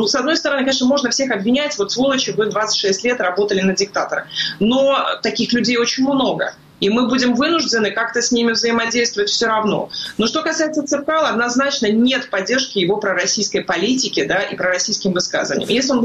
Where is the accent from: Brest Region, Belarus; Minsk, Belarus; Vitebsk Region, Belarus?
Brest Region, Belarus; Kobrin; born there; Но я сама дочка военнослужащего, понимаете? У меня, я сама родилась в Кубрине, где размещалась старейшая вертолетная часть Беларуси.